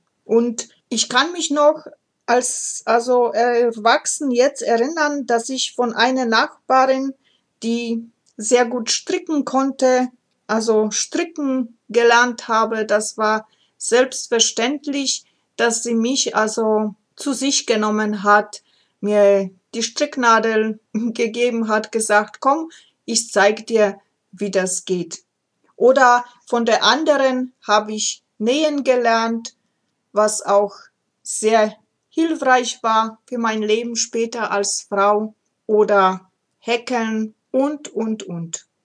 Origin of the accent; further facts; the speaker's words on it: Ozimek, Opole Voivodeship, Poland; moved away; dass ich gebürtig aus Oberschlesien komme, heute Polen, und ich komme aus kleinen Städtchen namens Ojimek Malapane, nähe der Großstadt Oppeln.